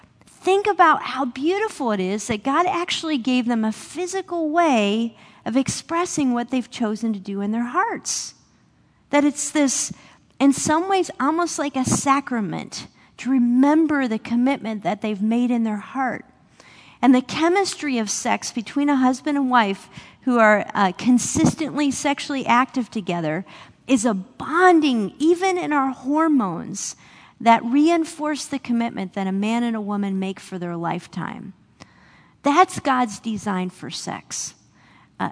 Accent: Cleveland, Ohio, United States; I grew up in Cleveland, Ohio. You can say, aw. Yeah, I know. So I grew up a Cleveland sports fan.

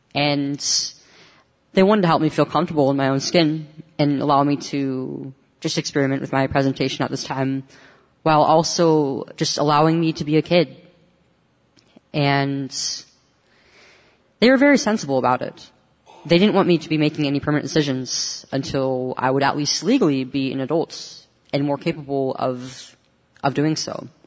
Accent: Manteca, California, United States; I'm from Manteca, and I started seeing a therapist here in Modesto, Kaiser.

